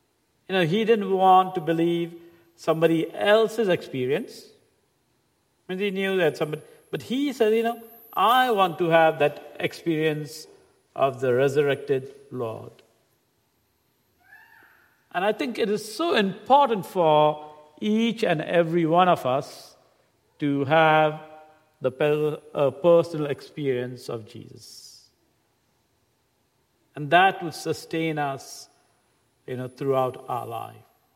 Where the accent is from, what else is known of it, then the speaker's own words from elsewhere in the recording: India; And since I'm from India, I want to put things in right perspective.